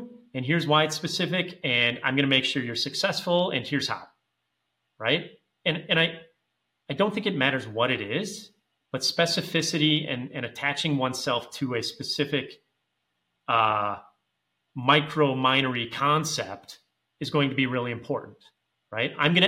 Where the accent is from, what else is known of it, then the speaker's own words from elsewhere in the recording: Wisconsin, United States; I'm from Wisconsin. So those of you who are unaware of Wisconsin, big beer state.